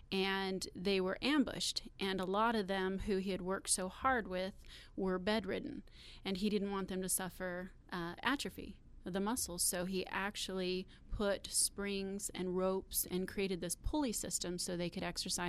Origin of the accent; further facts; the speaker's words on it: Henderson, Nevada, United States; also born or lived in Las Vegas; So growing up in Henderson, I moved to Las Vegas when I was a teenager and had numerous jobs.